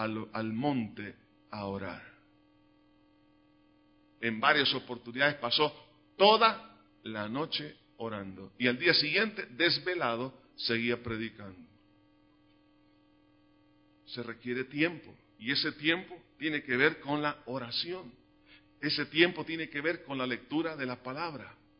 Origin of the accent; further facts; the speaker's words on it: El Salvador; No progresamos, hermanos, como salvadoreños